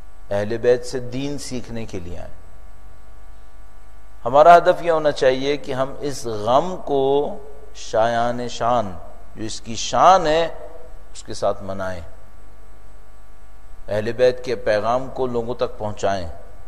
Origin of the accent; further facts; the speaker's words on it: Karachi, Sindh, Pakistan; میرا تعلق کراچی سے ہے، پاکستان.